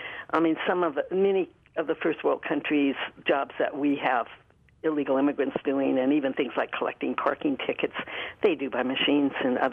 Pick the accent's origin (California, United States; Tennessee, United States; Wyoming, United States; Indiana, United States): California, United States; Santa Barbara; I'm from Santa Barbara, California. I just got back from the wonderful Spanish Days fiestas.